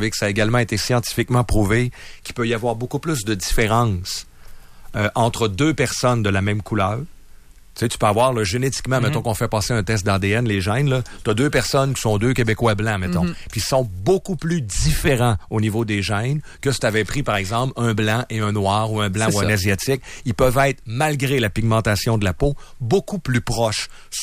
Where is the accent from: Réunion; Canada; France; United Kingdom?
United Kingdom; England; French is a second language; c'est parce que je suis anglais.